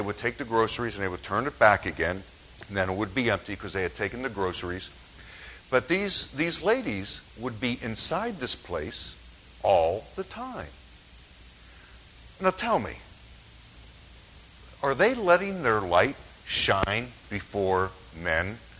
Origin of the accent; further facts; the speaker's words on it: Pittsburgh, Pennsylvania, United States; You know, where I grew up in Pittsburgh, I'll never forget this.